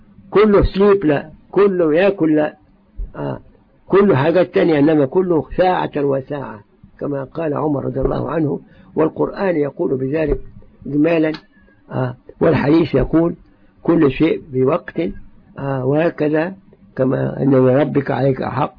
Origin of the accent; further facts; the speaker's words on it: Egypt; حصل عندنا في مصر